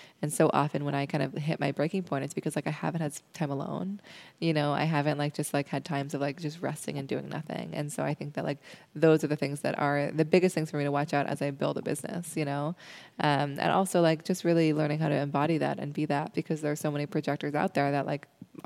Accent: Seattle, Washington, United States; born or raised there

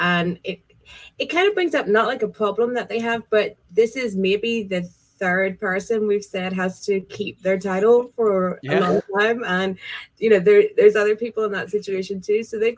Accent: Belfast, Northern Ireland, United Kingdom; I am from Ireland. I'm from Belfast, Northern Ireland.

